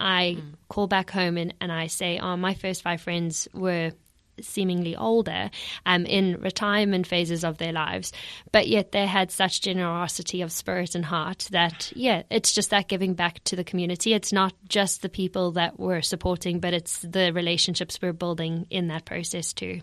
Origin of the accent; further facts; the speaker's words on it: South Africa; So for those who haven't picked up on the accent just yet, I'm originally from South Africa.